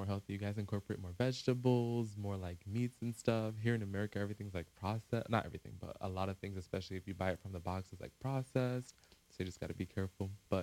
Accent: United States; So like obviously with me being American, like my parents never really they cooked, but not so much.

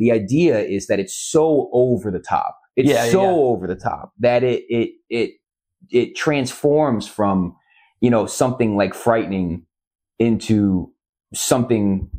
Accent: Illinois, United States; I get people saying, you know, no, I'm from Central Illinois, surrounded by cornfields.

